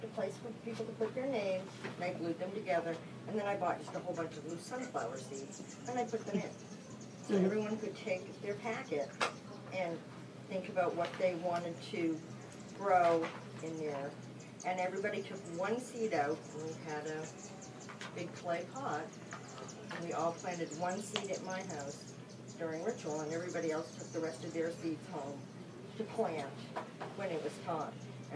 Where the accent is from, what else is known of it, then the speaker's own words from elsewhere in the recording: Maine, United States; I wouldn't have done that ritual at home either because I'm from Maine